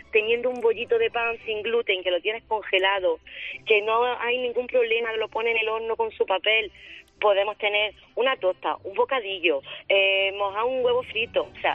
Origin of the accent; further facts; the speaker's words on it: Granada, Andalusia, Spain; yo soy de Granada